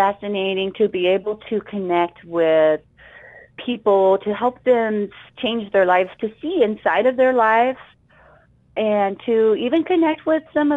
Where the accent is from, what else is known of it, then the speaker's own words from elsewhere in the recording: Las Vegas, Nevada, United States; moved away as an adult; I grew up in Las Vegas, Nevada.